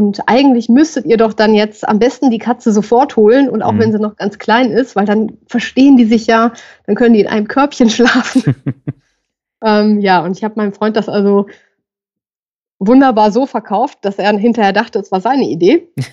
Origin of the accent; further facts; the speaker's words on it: Düsseldorf, North Rhine-Westphalia, Germany; Ich komme auch aus Düsseldorf.